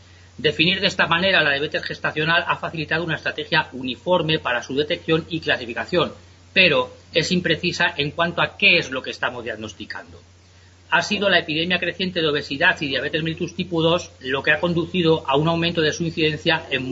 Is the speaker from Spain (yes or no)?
yes; Spain; Curiosa es la situación que se da aquí en mi país, en España